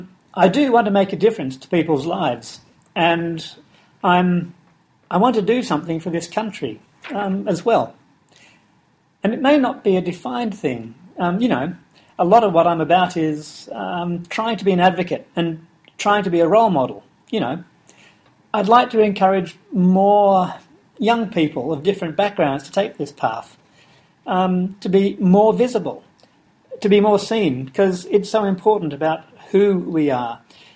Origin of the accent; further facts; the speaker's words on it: Australia; I was born in Australia. My parents came here from Hong Kong. My dad migrated in 1960, and I was raised as an Australian.